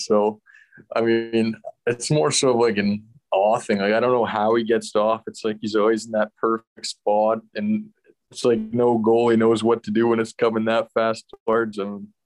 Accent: Leduc, Alberta, Canada; It's just like 15 minutes south of Edmonton. So like you're close to the big city and stuff.

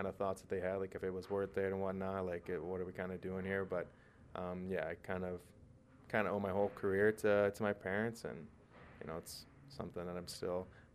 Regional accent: Sioux Falls, South Dakota, United States; always knew I like kind of was a little bit better than some of my peers growing up in Sioux Falls, but that was Sioux Falls

